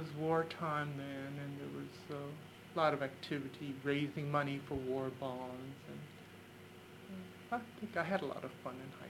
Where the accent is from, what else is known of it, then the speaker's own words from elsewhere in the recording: United States; born there; being American-born, I think a little of each.